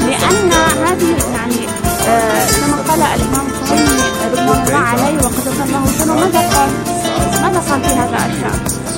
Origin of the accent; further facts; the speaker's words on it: Lebanon; الإنسان الصميع عندنا بلبنان في مثل لبنان كتير حلو